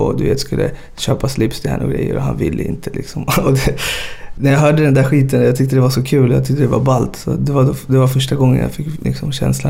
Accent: Ekerö, Stockholm County, Sweden; när jag var liten på Ekerö

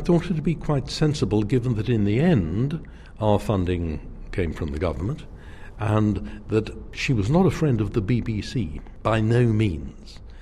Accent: United Kingdom; I'm British and British and British

